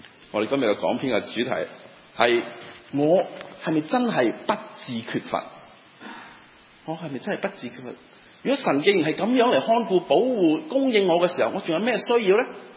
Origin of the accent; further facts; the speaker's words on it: Guangdong, China; 我们广东人是这样说的，钱就不是万能。